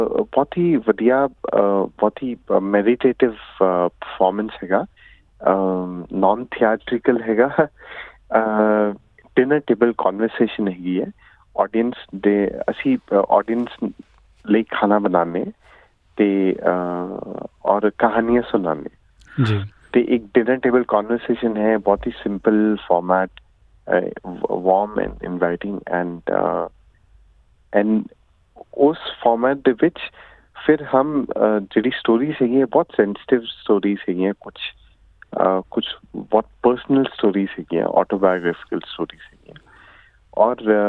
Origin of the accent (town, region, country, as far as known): Punjab, India; born or raised there